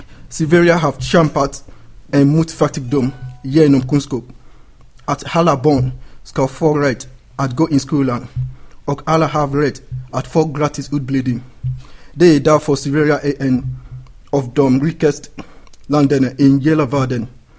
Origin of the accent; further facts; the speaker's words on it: Nigeria; Swedish is a second language; I mitt hemland Nigeria finns det brist på utbildning.